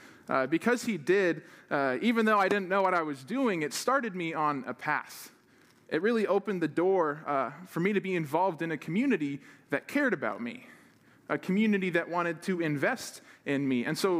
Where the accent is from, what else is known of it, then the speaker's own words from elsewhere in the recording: Quincy, United States; I'm from Quincy